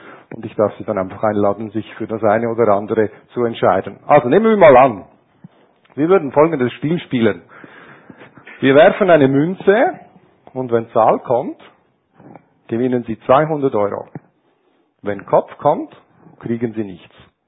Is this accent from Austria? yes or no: no; Switzerland; Als Schweizer sehe ich demokratisches Mehr.